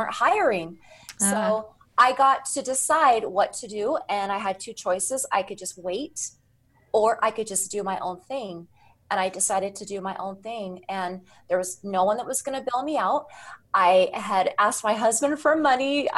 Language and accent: English; Rexburg, Idaho, United States; I was born and raised in Rexburg, Idaho, and I moved away for 10 years, but we've been here ever since.